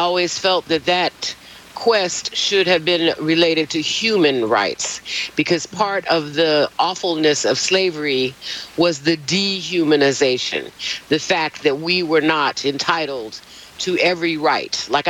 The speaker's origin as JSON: {"language": "English", "town": "Chicago", "region": "Illinois", "country": "United States", "tie": "born or raised there", "said": "I grew up in Chicago. We had segregated beaches. We could only live in certain communities."}